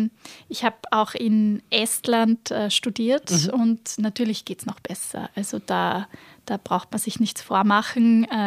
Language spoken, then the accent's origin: German; Upper Austria, Austria; Bin aufgewachsen am Land in Oberösterreich